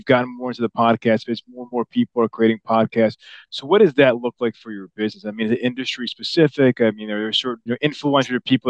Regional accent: Buffalo Grove, Illinois, United States; I grew up in Buffalo Grove. So not too far. Northwest suburbs.

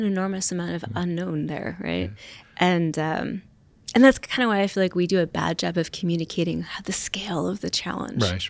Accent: Poughkeepsie, New York, United States; also born or lived in Dallas; Originally from Poughkeepsie, New York. So fond of upstate. We moved every few years for a while because my dad worked for IBM, actually.

